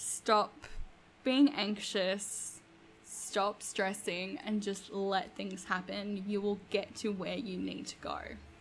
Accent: Australia; I'm Australian.

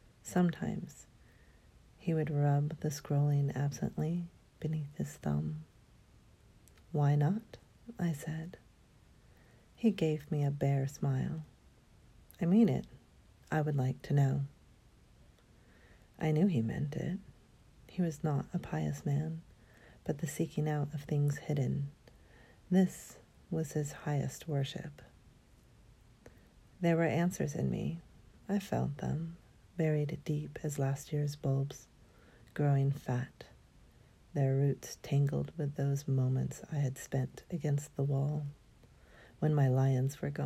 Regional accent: California, United States; I'm Californian. And that's where I'm at. California.

